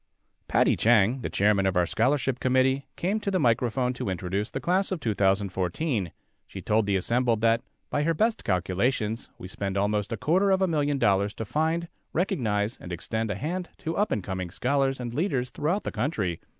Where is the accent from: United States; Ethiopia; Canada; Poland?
Canada; As your best friends forever, from north of the 49th parallel, I come from the Canadian Federation of the Blind.